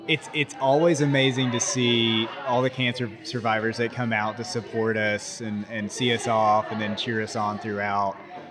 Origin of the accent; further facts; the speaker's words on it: Flower Mound, Texas, United States; Dallas, Texas, Flower Mound specifically.